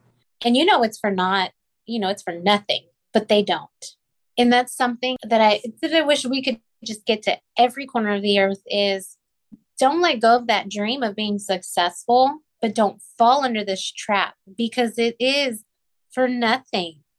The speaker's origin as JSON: {"language": "English", "region": "Texas", "country": "United States", "tie": "born or raised there", "moved": "yes", "said": "I grew up in the Rio Grande Valley. It's like 99% Hispanic."}